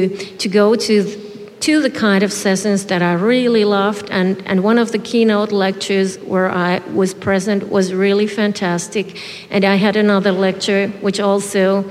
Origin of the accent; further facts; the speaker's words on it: Finland; English is a second language; I come from Finland, and I study here at the Department of World Cultures. I'm a PhD student